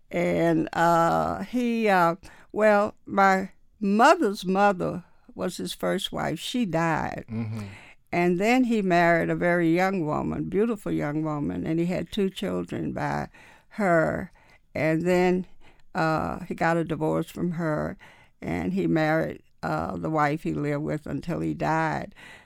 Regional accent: Atlanta, Georgia, United States; Buckhead in Atlanta was kind of like Tarrytown, where all the rich and affluent whites lived at that time.

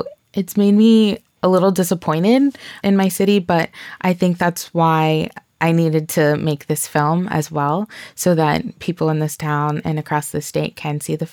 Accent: Austin, Texas, United States; I was very sad at times because I love my hometown. I love Austin.

